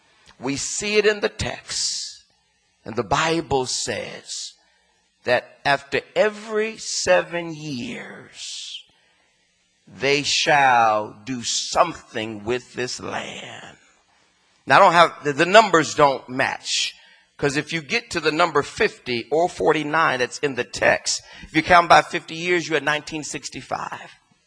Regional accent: Los Angeles, California, United States; also born or lived in East Palo Alto / Trenton; I'm from South Central Los Angeles, although I went to school on another side of LA. I lived in East Palo Alto, although I went to school in Palo Alto. I made my way to Trenton, although I went to school in Princeton.

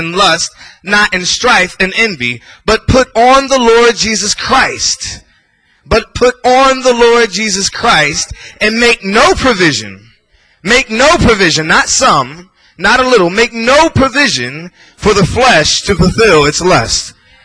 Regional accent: Trenton, New Jersey, United States; I'm from Trenton, and we run all day long just for the fun of it.

